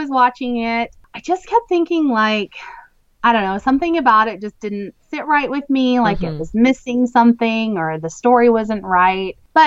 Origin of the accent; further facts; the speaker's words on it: Montana, United States; I grew up in Montana, which is a couple of states over from where I live now. I grew up in a rural area.